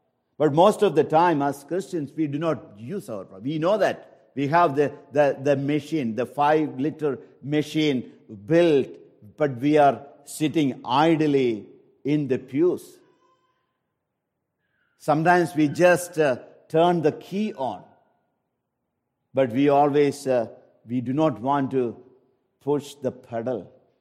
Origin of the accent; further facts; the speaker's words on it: India; I come from India. Even northern part of India, we have a lot of these kind of encounters.